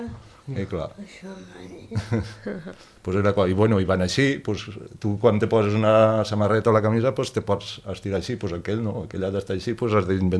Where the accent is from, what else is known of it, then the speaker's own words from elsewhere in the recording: Torres de Segre, Catalonia, Spain; born there; Jo vaig néixer a Torres de Segre, que és un poble de la província de Lleida, que està a uns 15 quilòmetres al sud de Lleida. Torres de Segre, al costat del riu Segre.